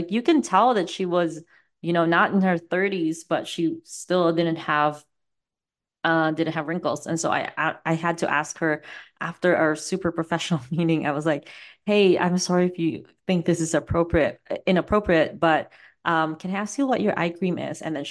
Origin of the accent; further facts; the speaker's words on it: Philippines; But I grew up in the Philippines